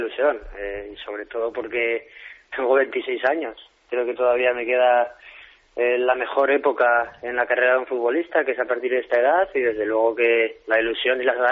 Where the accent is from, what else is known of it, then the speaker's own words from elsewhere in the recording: Spain; como jugador español que soy, siempre me gustaría estar en la selección